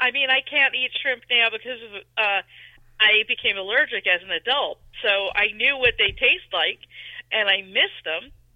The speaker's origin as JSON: {"language": "English", "country": "United States", "said": "No, I'm an American. I know how this goes."}